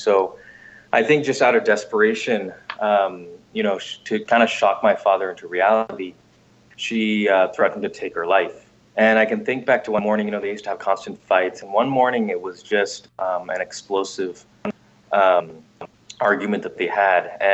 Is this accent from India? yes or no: yes; India; born there; English is a second language; I was born in India, and I had my family there, my parents and two older sisters.